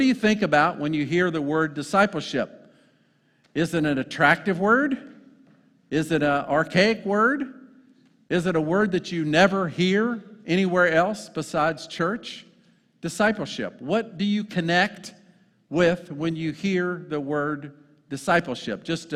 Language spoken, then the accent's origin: English; United States; because sometimes we as American missionaries go to other nations and we blow up their structures.